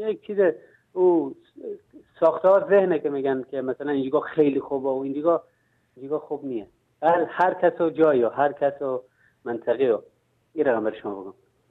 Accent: Afghanistan; moved away as an adult; now in Iran; از اون روز اولی که من از افغانستان ویزه ایران گرفتم آمدم ایران، از همون روز من دلم برای خانواده من تنگ شد

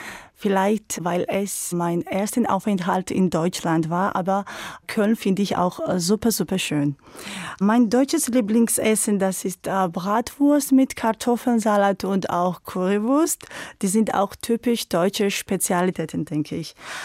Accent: Georgia; German is a second language; Ich komme aus Georgien. Ich bin im Jahre 1984 geboren. Ich arbeite als Deutschlehrerin in der georgisch-amerikanischen Privatschule Progress in Kutaisi in Georgien.

